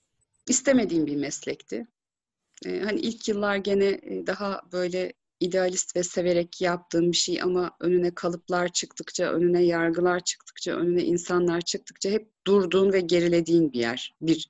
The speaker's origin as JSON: {"language": "Turkish", "town": "Batıkent", "region": "Ankara", "country": "Turkey", "tie": "born or raised there", "said": "İşte sonra Batıkent'te taşındık. Batıkent'te büyüdüm aslında kısmen. Batıkent İlköğretim Okulu'na gittim."}